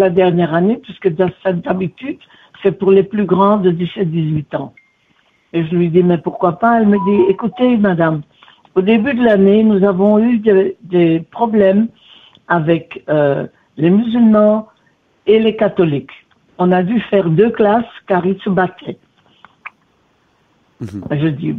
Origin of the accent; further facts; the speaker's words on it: Belgium; Et on nous laisse pas vivre tranquillement, là où on est des Belges tout de même.